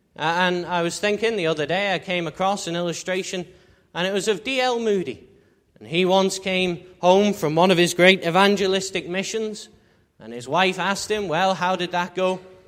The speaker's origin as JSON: {"language": "English", "town": "Liverpool", "region": "North West England", "country": "United Kingdom", "tie": "born or raised there", "moved": "as an adult", "lives_now": "North Yorkshire, United Kingdom", "said": "I'm not an Ulsterman. I'm originally from Liverpool, across the water there, and from the Liverpool Free Presbyterian Church. But then, about 5 years ago now, after I finished school, my family, we all uprooted, and we moved to North Yorkshire."}